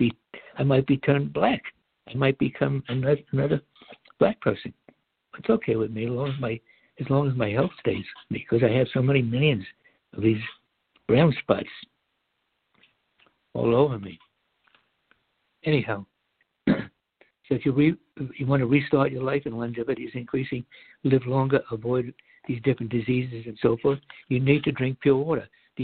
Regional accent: United States; When I was a kid growing up in America, there was hardly anyone with cancer, believe it or not.

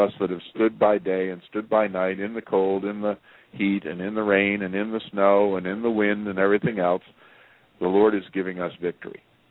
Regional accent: Massachusetts, United States; born there; I was born in Massachusetts. Massachusetts is a beautiful state.

